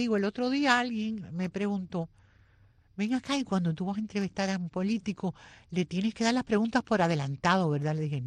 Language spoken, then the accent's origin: Spanish; Cuba; Yo me acuerdo haber montado bicicleta de chiquita en Cuba